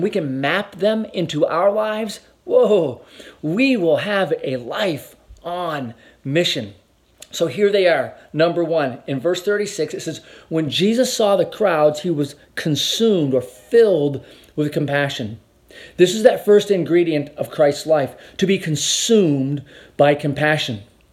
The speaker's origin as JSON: {"language": "English", "region": "Vermont", "country": "United States", "tie": "born or raised there", "said": "I was born and raised in the state of Vermont. Man, I love my home state."}